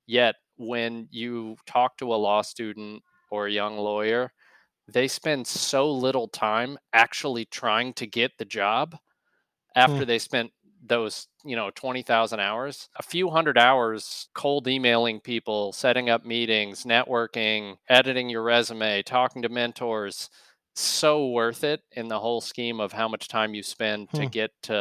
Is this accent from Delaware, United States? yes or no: no; Kentucky, United States; So I grew up in Kentucky.